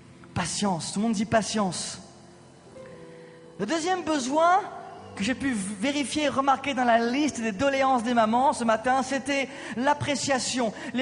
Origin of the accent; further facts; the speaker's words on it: France; parce que je suis un Français